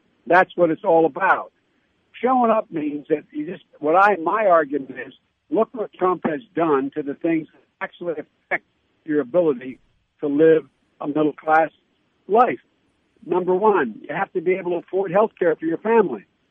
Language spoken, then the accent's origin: English; Delaware, United States; like they did up in my home state of Delaware, used to be a big auto manufacturer